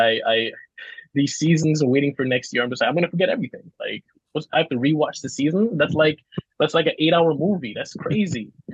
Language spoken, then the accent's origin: English; Jamaica; so when growing up in Jamaica, we get a lot of like American television